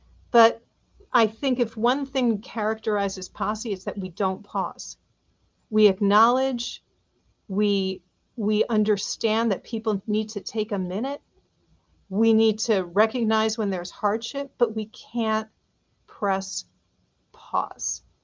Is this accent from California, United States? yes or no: no; New York City, New York, United States; I'm from the Upper West Side, going to get a taxi to go all the way downtown